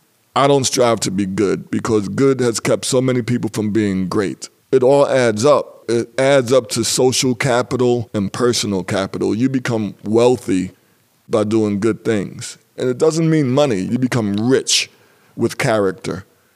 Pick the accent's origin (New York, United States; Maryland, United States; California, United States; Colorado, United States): New York, United States; New York City; born there; I was born in New York City. That was in 1952.